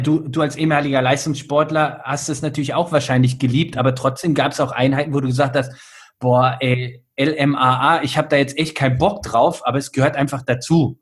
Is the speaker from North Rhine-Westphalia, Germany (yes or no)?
yes; Bielefeld, North Rhine-Westphalia, Germany; now in Mannheim, Germany; Ich bin in Bielefeld aufgewachsen und aus familiären Gründen sind wir dann nach Mannheim gezogen.